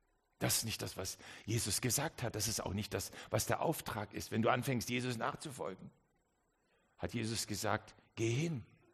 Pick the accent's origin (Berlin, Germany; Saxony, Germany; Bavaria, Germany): Bavaria, Germany; Reichenschwand; Ich bin in Reichenschwand aufgewachsen